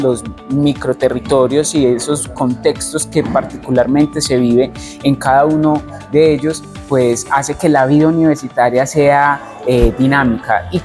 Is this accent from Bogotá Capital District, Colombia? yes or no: no; Medellín, Antioquia, Colombia; Yo soy de Medellín y acá pues uno pasa por el centro